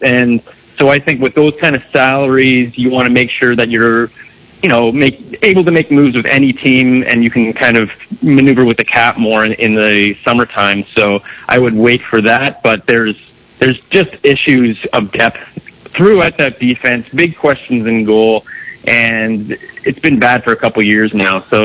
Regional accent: Ontario, Canada; born there; I was born in Ontario.

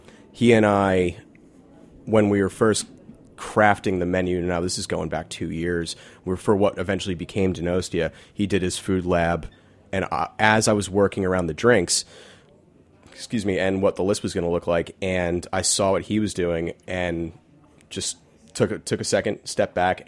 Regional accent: Manhattan, New York, United States; I'm from Manhattan, so I don't really get out here so much and see what's hopping.

